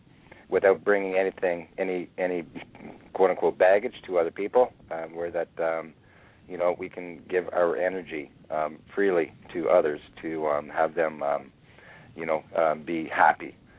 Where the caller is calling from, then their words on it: Canada; I'm calling from Canada.